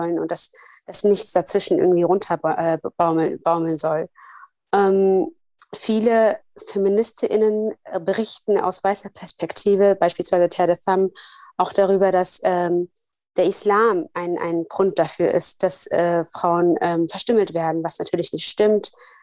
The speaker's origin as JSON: {"language": "German", "country": "Somalia", "said": "Ich komme ja aus Somalia"}